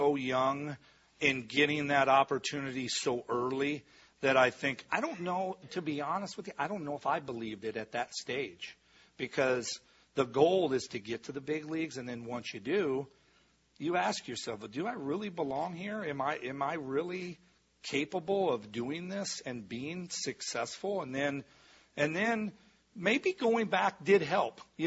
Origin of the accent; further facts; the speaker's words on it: Midwest, United States; I grew up in the Midwest. I think every kid plays basketball, and I support that.